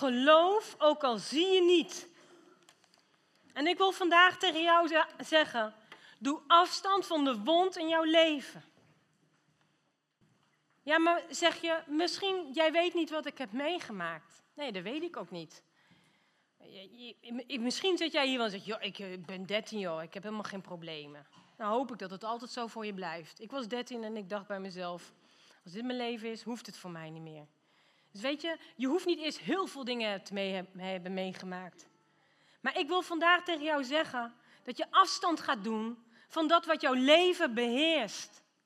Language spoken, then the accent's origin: Dutch; Netherlands; Want wij vinden allemaal, als Nederlanders, vinden wij wat. Het kleinste landje op de wereldplaat, maar met de grootste mond.